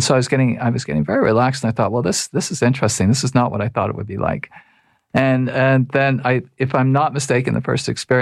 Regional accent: Toronto, Ontario, Canada; I was raised in Toronto.

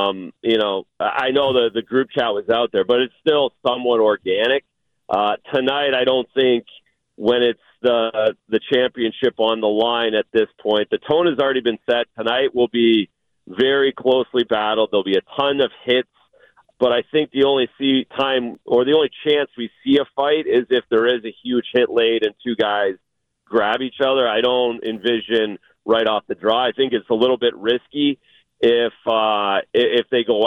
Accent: Canada; As Canadian as I am, I'm not a … guy. I have an American passport as well. I am an American. I'm an American citizen.

